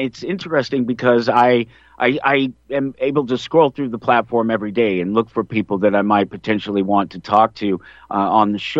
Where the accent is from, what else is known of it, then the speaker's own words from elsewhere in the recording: Denver, Colorado, United States; I'm from Denver, Colorado. How much whiter does it get than coming from Denver, Colorado, in terms of that?